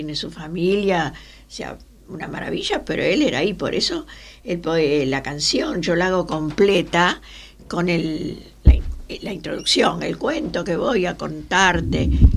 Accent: Argentina; yo soy argentina de muchas generaciones y más del 56% de los argentinos tenemos antepasados aborígenes.

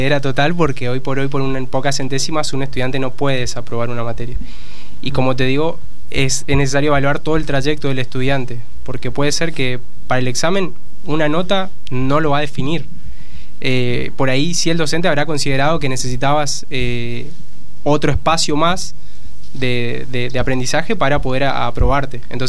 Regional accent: Argentina; Somos jóvenes de Chaco, de Salta, de Córdoba, de Santa Fe, de Santa Cruz, de Buenos Aires.

